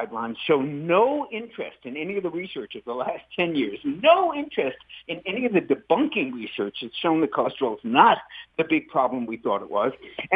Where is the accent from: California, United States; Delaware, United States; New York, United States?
New York, United States; New York City; When I grew up in New York City, I used to walk by Columbia University